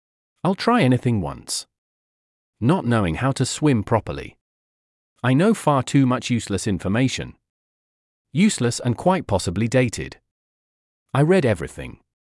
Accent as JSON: {"language": "English", "region": "California", "country": "United States", "tie": "born or raised there", "said": "Even though I was brought up in the Bay Area, I feel like there is still a lot to discover here."}